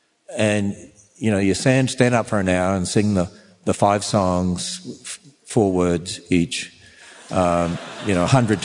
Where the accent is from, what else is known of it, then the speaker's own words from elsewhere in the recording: Australia; moved away as an adult; now in United States; as an Australian who doesn't understand American politics, and I've lived here for since 1987, and I still don't understand it.